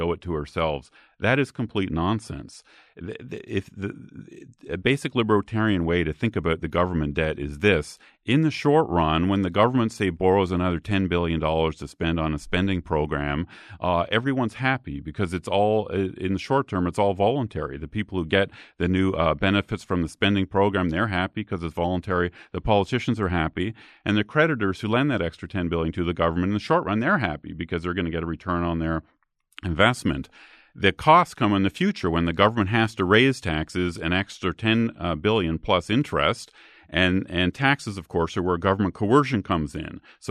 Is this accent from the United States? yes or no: no; Canada; So I grew up in Canada, for example, in the early 1990s.